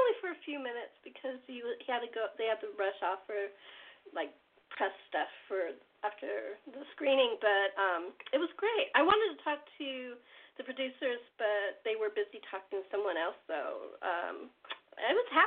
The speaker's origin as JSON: {"language": "English", "region": "California", "country": "United States", "said": "because it was very, very Midwest when I came from California, so it's very different."}